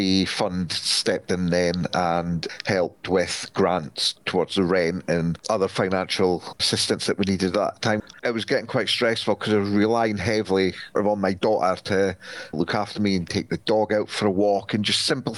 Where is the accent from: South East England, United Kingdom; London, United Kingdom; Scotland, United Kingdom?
Scotland, United Kingdom; Brechin; we decided to move back up to Scotland because I'm originally from Brechin.